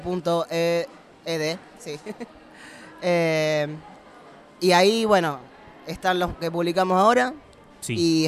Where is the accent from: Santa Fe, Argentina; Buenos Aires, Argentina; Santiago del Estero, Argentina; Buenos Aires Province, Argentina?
Santa Fe, Argentina; Rosario; yo soy de acá de Rosario